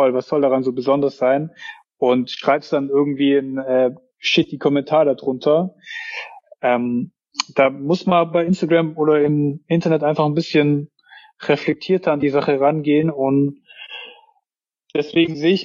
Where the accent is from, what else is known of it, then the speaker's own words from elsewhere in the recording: Baden-Württemberg, Germany; Sehe ich halt dann als Schwabe auch nicht immer ein, mir sowas zu kaufen.